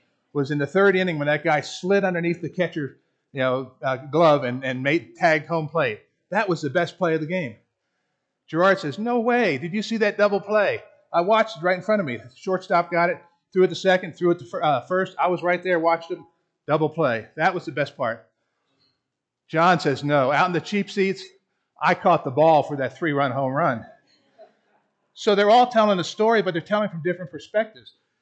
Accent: Gainesville, Florida, United States; I grew up in Gainesville, Florida.

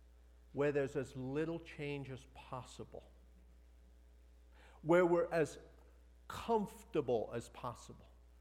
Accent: South Africa; when I was a kid growing up in Africa, flew back to England to go to boarding school. So I was flying home from boarding school to South Africa from London.

